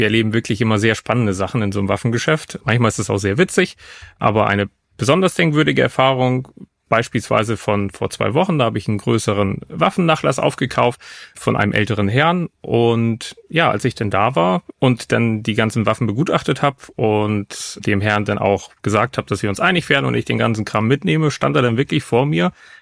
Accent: Poland; Ich bin in Polen aufgewachsen

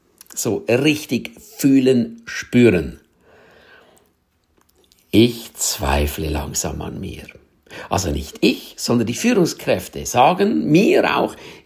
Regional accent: Switzerland; Bei uns in der Schweiz sagt man «Göschen ein Airolo».

